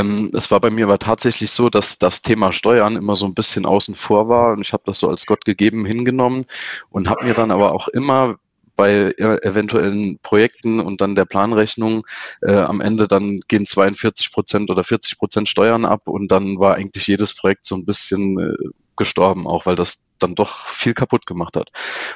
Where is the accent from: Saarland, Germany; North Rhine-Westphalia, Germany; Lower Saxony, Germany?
Saarland, Germany; Also ich komme aus dem Saarland und wohne da auch mittlerweile wieder.